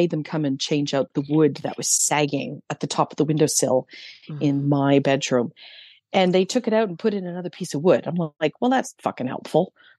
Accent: Canada; I'm Canadian. Listen to me. I'm clearly Canadian.

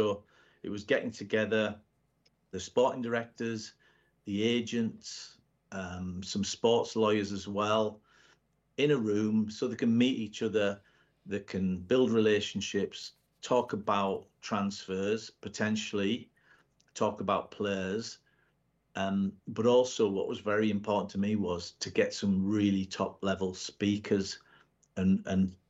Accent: Middlesbrough, North East England, United Kingdom; It started in 2017 at Middlesbrough because that's my hometown.

